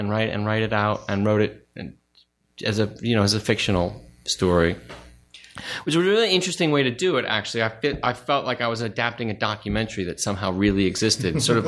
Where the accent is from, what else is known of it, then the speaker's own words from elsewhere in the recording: Studio City, California, United States; In Studio City.